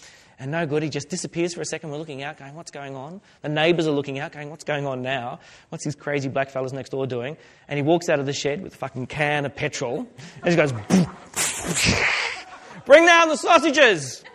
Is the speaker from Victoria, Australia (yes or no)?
no; Woodridge, Queensland, Australia; I grew up in Woodridge, which is an outer suburb of Brisbane, but the family come from Stradbroke Island.